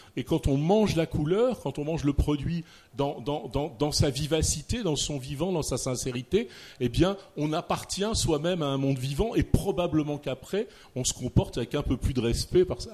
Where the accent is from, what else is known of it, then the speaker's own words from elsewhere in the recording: Renaison, Auvergne-Rhône-Alpes, France; born there; Moi, je suis né en province aussi, je suis né à Renaison.